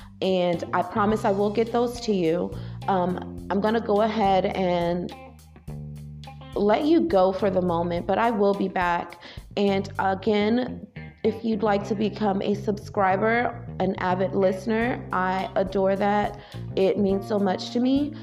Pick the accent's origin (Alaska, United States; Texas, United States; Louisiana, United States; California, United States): Louisiana, United States; New Orleans; not just because I'm from Louisiana, I'm from New Orleans, you know